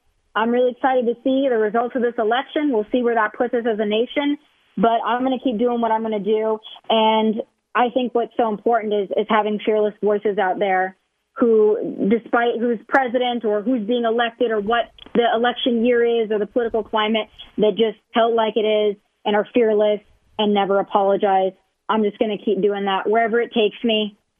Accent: Rapid City, South Dakota, United States; I don't think that anybody growing up in Rapid City, South Dakota, thinks that they're going to be known or mentioned by some of the biggest rappers, you know, in the industry.

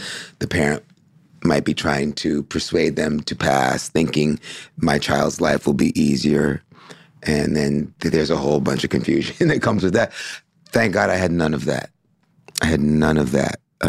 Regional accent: Brooklyn, New York, United States; born there; I was born in Bedford-Stuyvesant, Brooklyn, mm-hmm. New York.

